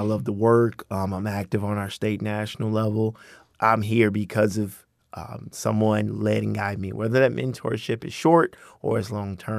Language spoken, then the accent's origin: English; Fort Myers, Florida, United States; As you just noted, Fort Myers native, born and raised, Franklin Park Elementary, Dunbar Middle, Fort Myers High School.